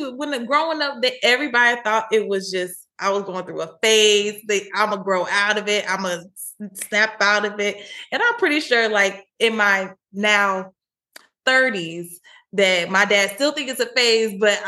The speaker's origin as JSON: {"language": "English", "town": "Tacoma", "region": "Washington", "country": "United States", "said": "And so I'm originally from Tacoma, as I said, and yes, it rains all the time, y'all."}